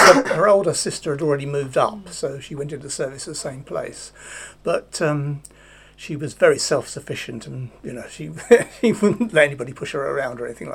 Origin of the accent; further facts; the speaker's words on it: Ilford, London, United Kingdom; born there; I was born in Ilford, I think. But it's somewhere around in Ilford, at any rate, yes.